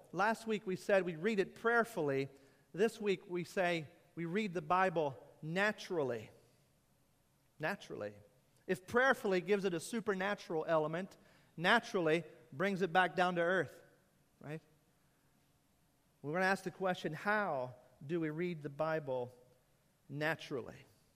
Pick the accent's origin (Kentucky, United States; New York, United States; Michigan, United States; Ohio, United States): Kentucky, United States; I grew up near Louisville, Kentucky, and the Louisville Slugger batting company is right there.